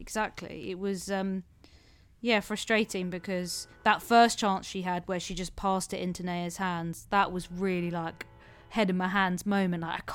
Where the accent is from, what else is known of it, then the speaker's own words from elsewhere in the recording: England, United Kingdom; And then there's the loser's mentality that we as English football fans, as QPR fans, are so used